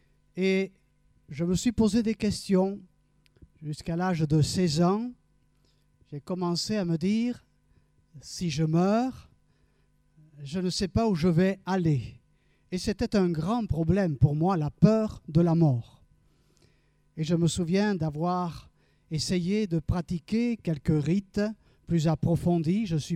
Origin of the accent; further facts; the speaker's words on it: Occitanie, France; Et de retour chez moi, dans le Gers, je me souviens que je suis allé voir un de mes amis d'école.